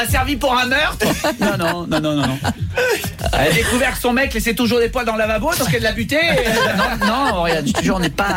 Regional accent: Southern France, France; je suis supporter de l'OM parce que je suis du Sud

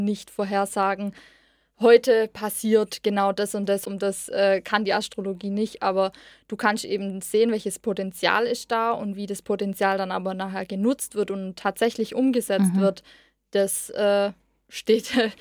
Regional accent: Bönnigheim, Baden-Württemberg, Germany; ich bin 24 Jahre alt. Ich komme aus Bönnigheim, das ist hier in der Nähe von Ludwigsburg.

